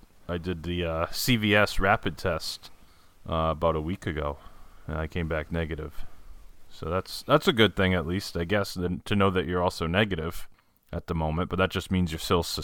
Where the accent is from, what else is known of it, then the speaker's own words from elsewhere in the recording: Cranston, Rhode Island, United States; This week, I thought, what better back in studio, back to Cranston, where I grew up, back in my hometown, to bring Cranston's most famous beer